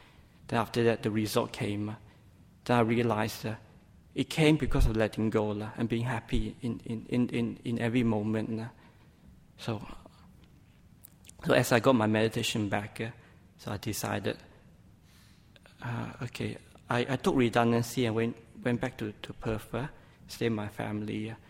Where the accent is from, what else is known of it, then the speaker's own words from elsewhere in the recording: Christmas Island; also born or lived in Malaysia; I was born in Malaysia, and I moved from Malaysia to Christmas Island when I was roughly about 7. And from there, I spent most of my life there.